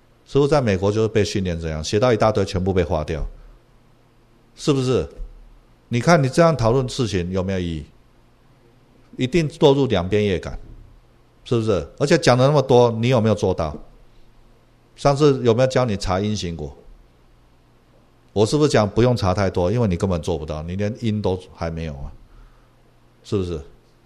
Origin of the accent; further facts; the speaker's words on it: Taiwan; born there; 是因为我在台湾出生吗？是因为我爷爷不是我们祖先是从大陆来的吗？